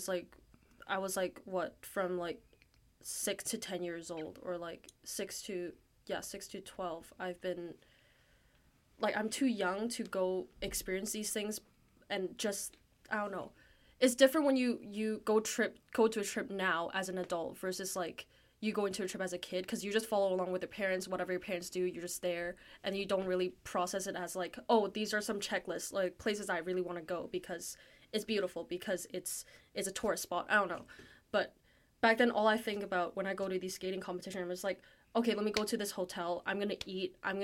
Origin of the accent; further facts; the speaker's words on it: Hong Kong; Like, even when I was from Hong Kong, like, traveling to Tokyo.